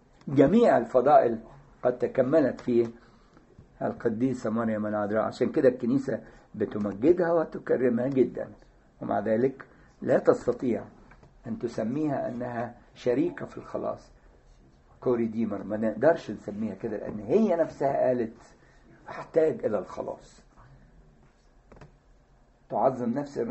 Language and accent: Arabic; Egypt; مشهورة عندنا في مصر